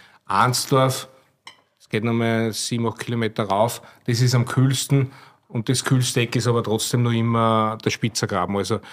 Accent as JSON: {"language": "German", "region": "Lower Austria", "country": "Austria", "tie": "born or raised there", "said": "als gebürtiger Wachauer"}